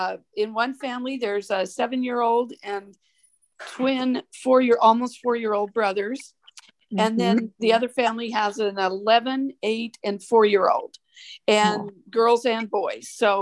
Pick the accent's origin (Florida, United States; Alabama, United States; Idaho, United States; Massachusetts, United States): Idaho, United States; now in West Columbia, United States; I'm from West Columbia, South Carolina, and I've lived in several places. I'm from the state of Idaho originally, and have moved in different places in the country for work mostly.